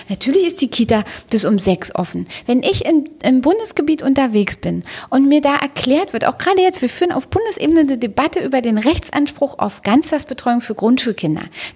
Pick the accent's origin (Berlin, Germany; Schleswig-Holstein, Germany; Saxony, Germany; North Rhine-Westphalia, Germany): Berlin, Germany